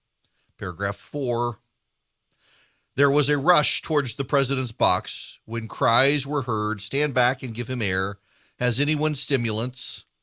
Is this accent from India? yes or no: no; Dubai, United Arab Emirates; I grew up in Dubai. It was a somewhat unique experience growing up